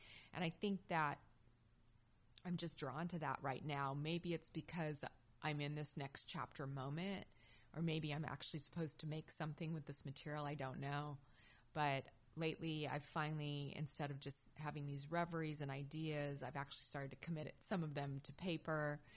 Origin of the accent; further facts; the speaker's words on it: Phoenix, Arizona, United States; You know, I grew up in Phoenix, Arizona, went to an all-girls Catholic high school, and it was the early to mid-80s